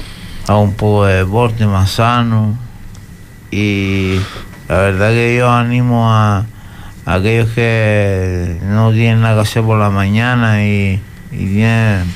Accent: Canary Islands, Spain; Yo soy de Gran Canaria

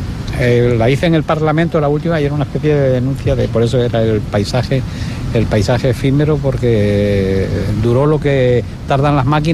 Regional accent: Las Palmas, Canary Islands, Spain; born there; now in Fuerteventura, Spain; yo nací en Las Palmas y llevo aquí, me parece, son 60 y tantos años.

